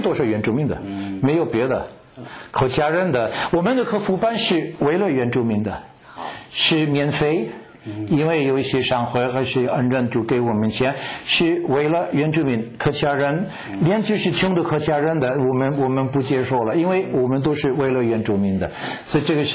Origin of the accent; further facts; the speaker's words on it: France; also born or lived in Ireland / Hong Kong; 我的英文口音是怎么说，如我讲英文的人不会知道我是法国人、啊，对，但是他们不知道我是哪里人，所以不是我就是我学英文，当然是在现在法国